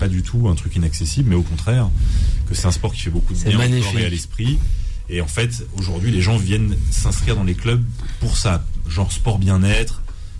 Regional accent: Nice, Provence-Alpes-Côte d'Azur, France; comme je pourrais le faire en mer chez moi à Nice par exemple.

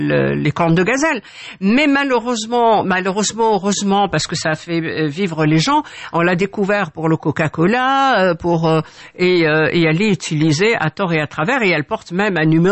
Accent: Oujda, Oriental, Morocco; c'est Oujda, ma ville natale

